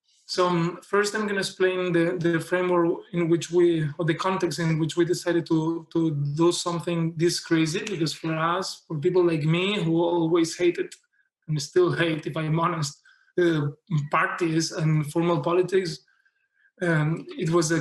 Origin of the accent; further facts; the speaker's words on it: Barcelona, Catalonia, Spain; from Barcelona.